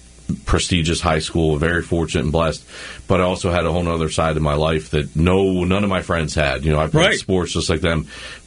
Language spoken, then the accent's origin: English; Lutherville, Maryland, United States; I grew up in Lutherville, but having been involved in 4-H in my grandparents' farm, I ultimately knew I wanted to get out to a rural area and own my own place at some point.